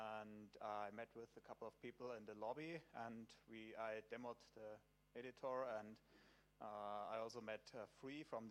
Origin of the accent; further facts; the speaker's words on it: Austria; I'm from Austria